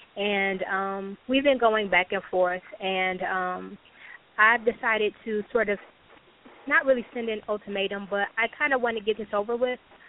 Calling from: Cleveland, Ohio, United States; I'm calling from Cleveland.

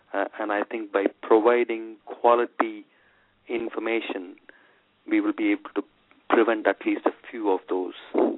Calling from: Manchester, North West England, United Kingdom; and I'm calling from Manchester, UK.

